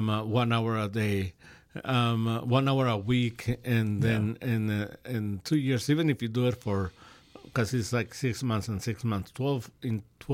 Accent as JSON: {"language": "English", "country": "Mexico", "said": "I am from Mexico, right?"}